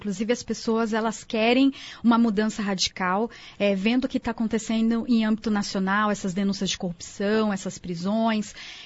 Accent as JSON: {"language": "Portuguese", "town": "Campinas", "region": "São Paulo", "country": "Brazil", "tie": "born there", "said": "Então, assim, eu nasci em Campinas, eu vivo em Campinas"}